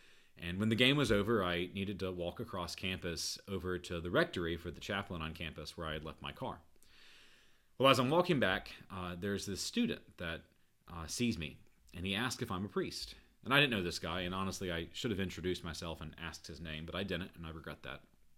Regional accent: Jackson, Mississippi, United States; So I grew up in Jackson, Mississippi, but my mom's family is from Louisiana

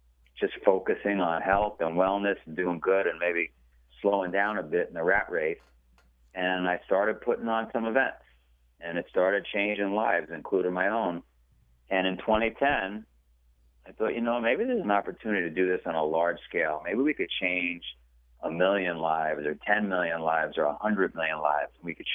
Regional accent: Queens, New York, United States; We grew up in Queens, and my sister and I were in a place that was, if you've ever seen the movie Goodfellas, that's what we lived in.

